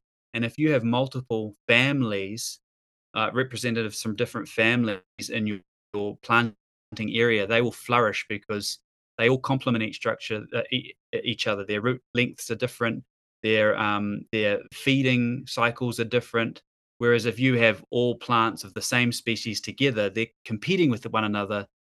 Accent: New Zealand; as a Kiwi

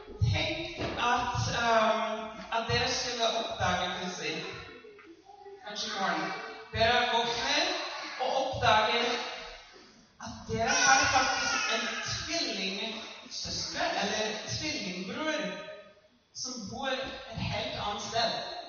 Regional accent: United States; Norwegian is a second language; now in Norway; Men jeg kommer fra USA, og jeg bodde her i Norge i snart 5 år.

